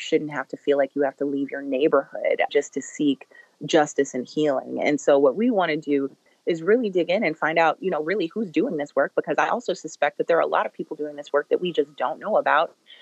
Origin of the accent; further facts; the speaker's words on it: Chicago, Illinois, United States; I'm somebody who is a second generation South Sider and spent a lot of my time as a teenager growing up in the South Suburbs.